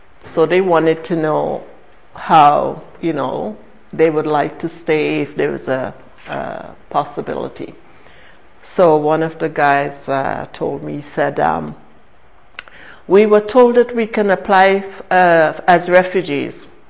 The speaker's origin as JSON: {"language": "English", "country": "St. Vincent & Grenadines", "lives_now": "United States", "said": "I'm from St. Vincent, so St. Lucia is just across the waters from where I'm from."}